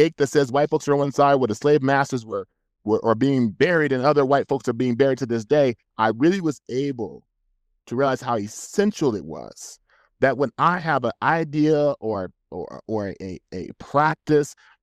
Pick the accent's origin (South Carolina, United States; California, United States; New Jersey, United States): California, United States; I'm from California, so this is blowing my mind.